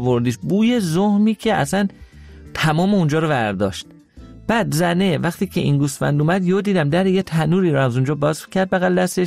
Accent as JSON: {"language": "Persian", "country": "Iran", "said": "منم برای اینکه نشون بدم که ما ایرانی هستیم و هیچ چیزی نمیترسیم"}